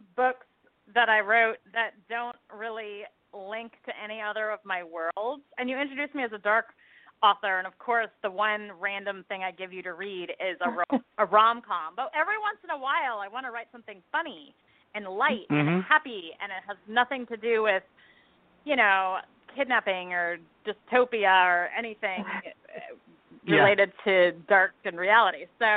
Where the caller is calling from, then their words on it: Virginia, United States; I'm joining you guys from Virginia in the U.S. of A., and it's a rainy, dark and rainy day here.